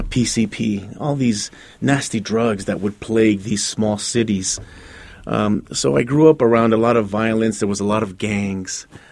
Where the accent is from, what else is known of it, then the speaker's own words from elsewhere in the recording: Los Angeles, California, United States; Five children growing up in Los Angeles, California. We were poor.